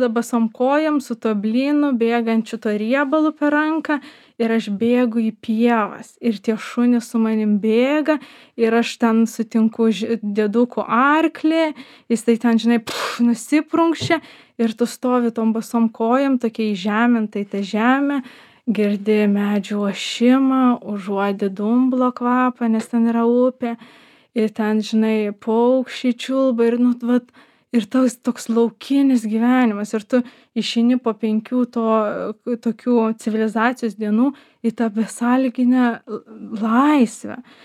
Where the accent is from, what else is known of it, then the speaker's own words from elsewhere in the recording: Vilnius, Vilnius County, Lithuania; aš gimiau Fabijoniškėse ir esu fabų vaikas ir baigiau mokyklą Vilniuj ir universitetą Vilniuj, bet visą laisvalaikį, savaitgalius ir atostogas išleisdavau kaime.